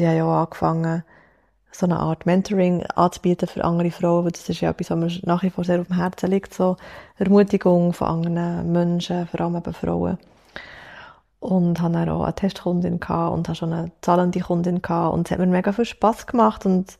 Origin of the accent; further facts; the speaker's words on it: Switzerland; die Schweiz ist meine Heimat. Die Schweiz ist, ja, ist mein Zuhause, meine Familie ist hier in der Schweiz, meine, oder nicht alle, aber viele von meinen engen Freunden sind hier in der Schweiz.